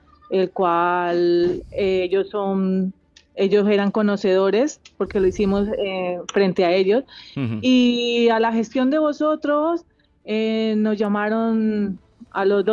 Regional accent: Colombia; now in Alcalá la Real, Spain; Yo soy de Colombia.

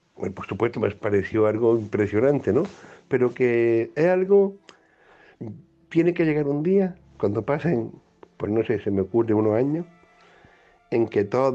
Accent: Cuevas de San Marcos, Andalusia, Spain; entre la zona Villanueva de Algaidas y mi pueblo, Cueva de San Marcos

